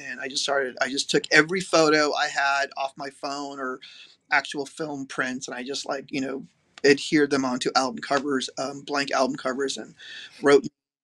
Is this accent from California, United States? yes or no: yes; Los Angeles, California, United States; how as a kid, I grew up in LA. My first real record store was Tal Records growing up in Southern California.